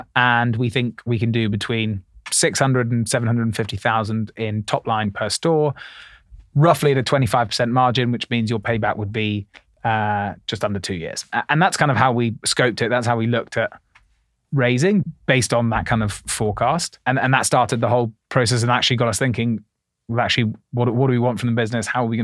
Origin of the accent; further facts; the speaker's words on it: Oxford, South East England, United Kingdom; I grew up in Oxford, so I didn't grow up in London